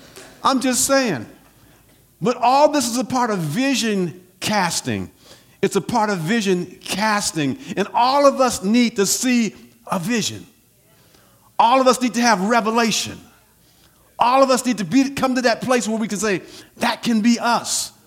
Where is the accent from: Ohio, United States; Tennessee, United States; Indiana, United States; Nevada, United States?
Tennessee, United States; Covington; Tennessee, we came, and Covington, Tennessee only had like 5,000 people, total population. And then we came from Tennessee to Springfield, the metropolitan area of Springfield.